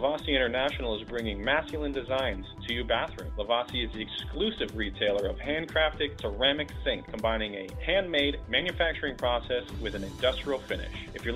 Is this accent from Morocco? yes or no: no; North Carolina, United States; I'm from North Carolina.